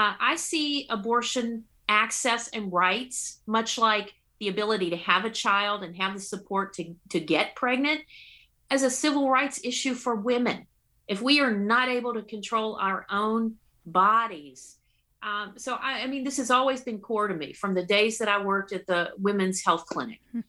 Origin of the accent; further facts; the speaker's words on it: Virginia, United States; which was a proposal out of my home state of Virginia, where I grew up.